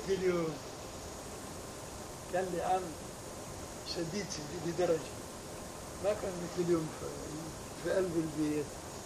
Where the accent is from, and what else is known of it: Palestine